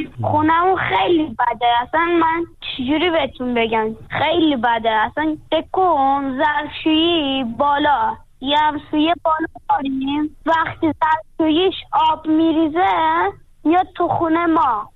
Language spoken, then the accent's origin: Persian; Afghanistan; born there